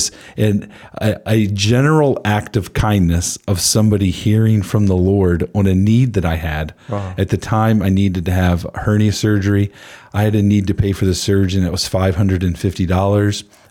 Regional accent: Maryland, United States; So I grew up in Southern Maryland outside of D.C.

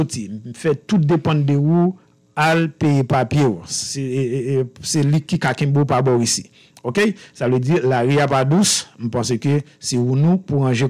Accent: Haiti; ou même en tant que haïtien

